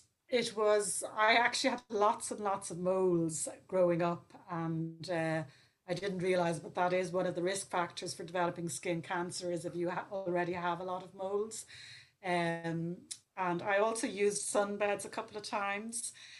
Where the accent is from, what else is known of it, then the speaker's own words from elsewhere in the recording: Dublin, Leinster, Ireland; growing up in Dublin, we were lucky enough to have grandparents who lived in the west of Ireland.